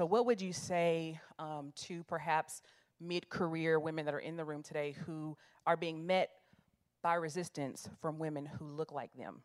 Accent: Nashville, Tennessee, United States; Good afternoon. … from Nashville, Tennessee, CEO of Career Thrivers.

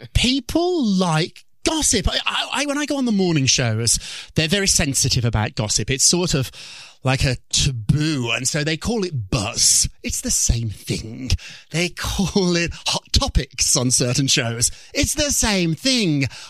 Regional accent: Birmingham, West Midlands, United Kingdom; Birmingham, England, which I like to say is Chicago, but it's more like Detroit.

